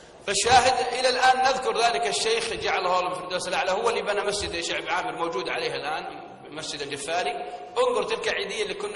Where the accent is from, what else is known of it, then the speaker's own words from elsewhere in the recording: Hejaz, Saudi Arabia; أني تربيت في الحجاز وولدت في الحجاز ونشأت في الحجاز ودرست في الحجاز وعاشرت أهل الحجاز